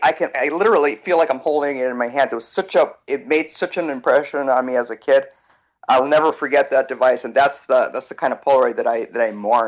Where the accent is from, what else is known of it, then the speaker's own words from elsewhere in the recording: Puerto Rico; back when I was a kid growing up in Puerto Rico